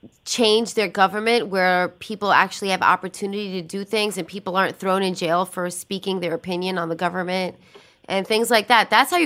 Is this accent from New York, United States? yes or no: yes; Brooklyn, New York, United States; My hometown called Sheepshead Bay.